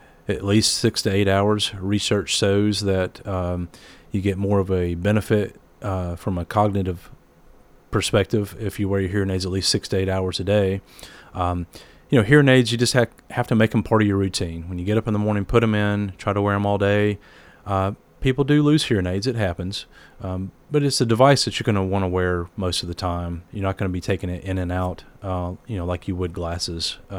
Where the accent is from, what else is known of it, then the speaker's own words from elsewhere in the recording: Tennessee, United States; I've been in Murfreesboro for almost 13 years. I grew up in Middle Tennessee